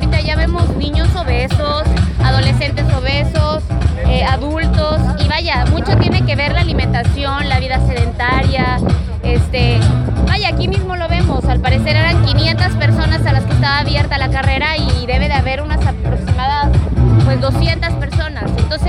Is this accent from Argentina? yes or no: no; Veracruz, Mexico; porque me siento muy veracruzana, amo Veracruz